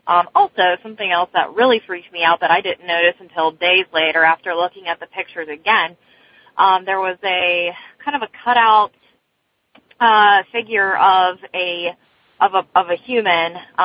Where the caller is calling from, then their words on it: Beaver, Pennsylvania, United States; I'm calling from Beaver, Pennsylvania